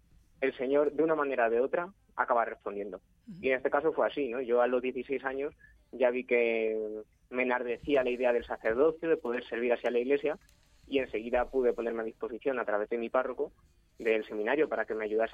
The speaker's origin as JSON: {"language": "Spanish", "town": "Valdepeñas", "region": "Castilla-La Mancha", "country": "Spain", "tie": "born or raised there", "said": "soy natural de Valdepeñas."}